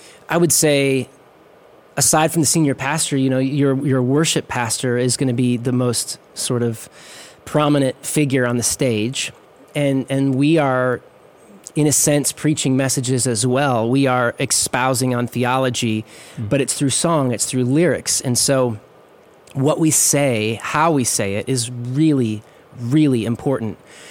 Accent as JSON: {"language": "English", "town": "Galesburg", "region": "Illinois", "country": "United States", "tie": "born or raised there", "said": "Yeah, originally from Galesburg, Illinois."}